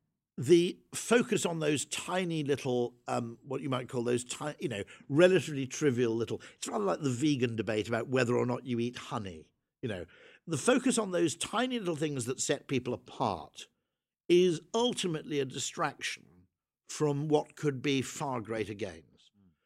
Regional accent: Llanbadoc, Wales, United Kingdom; born there; I was born in Llanbadoc, which is just outside Usk.

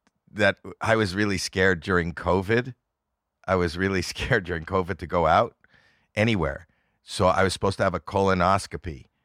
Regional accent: Toronto, Ontario, Canada; I'm from Toronto, Canada, where it's very cold, not all year, but in the winter.

